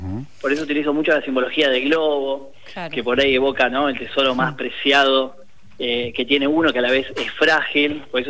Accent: Buenos Aires, Argentina; No, pero soy de Almagro.

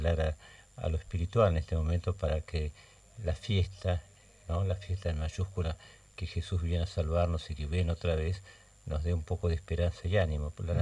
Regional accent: Buenos Aires, Argentina; moved away as an adult; now in Paraná, Argentina; Yo nací en Buenos Aires, pero a los 21 años ya me vine acá.

